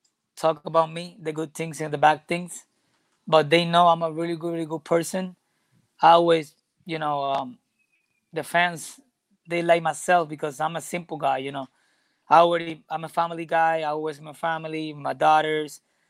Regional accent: Barranquitas, Puerto Rico; English is a second language; Right now, I'm from Barranquitas, Puerto Rico. That's a little country from Puerto Rico. Like, nobody hear about that.

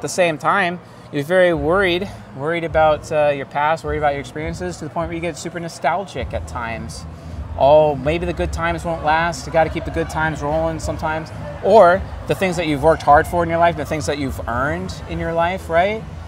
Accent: Washington, United States; Yeah, I'm from Washington State, up in the San Juan Islands.

